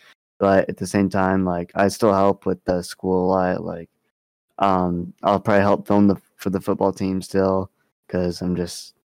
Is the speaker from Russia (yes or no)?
yes; Russia; I'm originally from Russia.